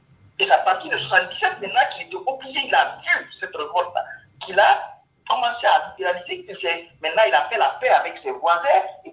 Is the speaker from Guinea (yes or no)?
yes; Guinea; Parce que après tout, nous sommes tous des Guinéens.